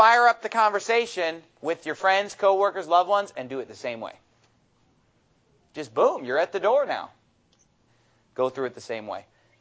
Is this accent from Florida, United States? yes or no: no; California, United States; I'm from California. You know, when they want to start a church really far away, I'm like, oh, yeah, that would work. But honestly, my heart is for like Phoenix, Arizona, you know, California. That's where I'm from.